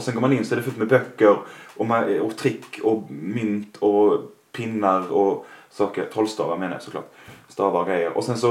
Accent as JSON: {"language": "Swedish", "region": "Skåne", "country": "Sweden", "said": "Ja, och jag är skåning."}